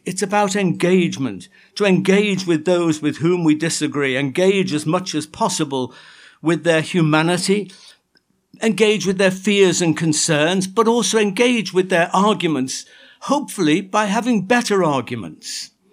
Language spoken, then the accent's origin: English; Liverpool, North West England, United Kingdom; including in my hometown, Liverpool, where the oldest recorded mosque in the UK...